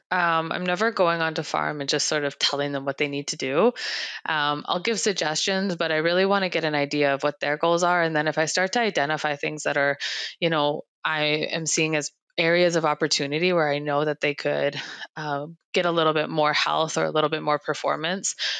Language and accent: English; Edmonton, Alberta, Canada; So I'm from Edmonton, Alberta, and I was raised near the University of Alberta. And our family's background is very much sort of urban.